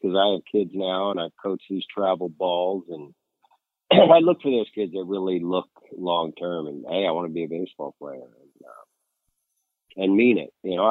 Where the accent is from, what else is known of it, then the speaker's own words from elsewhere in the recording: New Jersey, United States; No, I grew up in Jersey, actually.